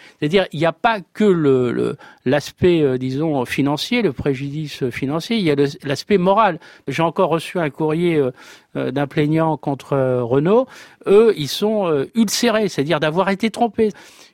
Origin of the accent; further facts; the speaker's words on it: France; on est Français.